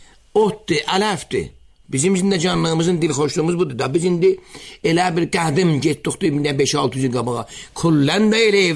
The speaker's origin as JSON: {"language": "Azerbaijani", "town": "Tabriz", "region": "East Azerbaijan", "country": "Iran", "said": "İndi məsələn, biz Təbrizliyik"}